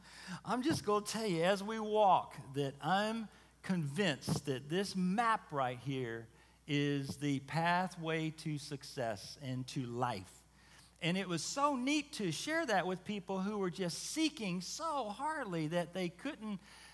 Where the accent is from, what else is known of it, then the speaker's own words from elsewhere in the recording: United States; So you're from France, you're from Germany, you're from Sweden. We're from America, so what language are we going to speak? So we would try English.